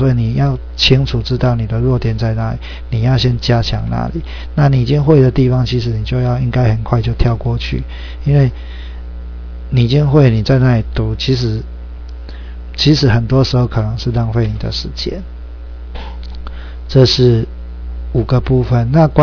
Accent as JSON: {"language": "Chinese", "country": "Taiwan", "said": "我们台湾人很努力，我们很辛苦"}